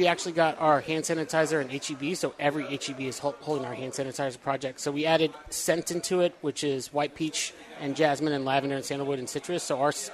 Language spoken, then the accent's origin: English; England, United Kingdom; born there; So my dad's military, so I traveled the world a lot. I was born in England, went back there as a little kid.